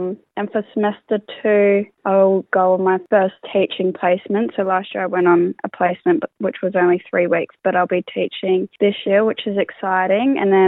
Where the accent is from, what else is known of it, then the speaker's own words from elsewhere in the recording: Northern Territory, Australia; now in Adelaide, Australia; I am a very proud Waterman woman from the Northern Territory, but I'm currently living in Adelaide on Kaurna country.